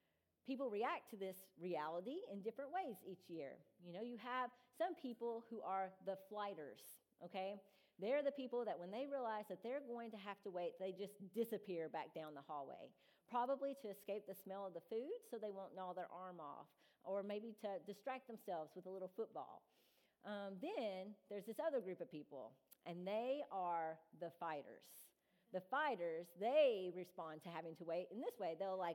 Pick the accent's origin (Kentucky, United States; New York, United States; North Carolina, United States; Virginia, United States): Kentucky, United States; I went home to my hometown in Muhlenberg County, and yes, we identify by county because the town is too small